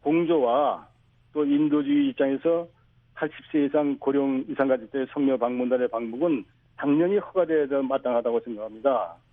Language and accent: Korean; Pyongsan, North Hwanghae, North Korea; 아, 저는 저 황해도 평산입니다.